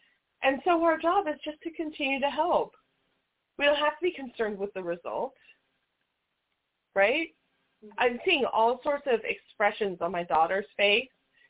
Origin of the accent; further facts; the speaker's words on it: Las Vegas, Nevada, United States; Las Vegas is a tough town, but it's my hometown, and I love this city, and I really long to see revival happen right here in Las Vegas.